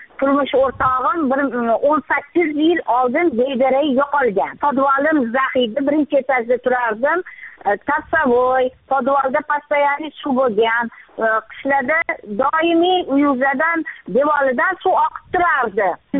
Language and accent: Uzbek; Tashkent, Uzbekistan; born there; Toshkent shahrida tug'ilganman. Oldin Akmal Ikrom tumanida yashaganman. 11-chi mavzi 61-chi uy 47-chi xonadonda.